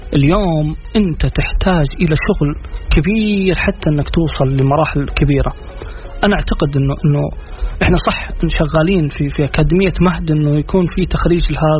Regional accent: Saudi Arabia; مخجل لنا كسعوديين مخجل انه نكون نملك دوري قوي

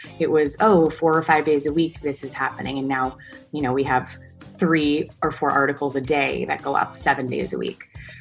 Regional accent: Hoboken, New Jersey, United States; I am from Hoboken, New Jersey, and I run the website

